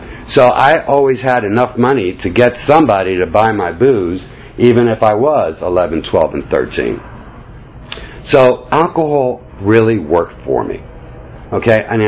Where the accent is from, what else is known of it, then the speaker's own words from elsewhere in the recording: New York, United States; But I'm from New York, and so I showed up late, and I got into the wrong car.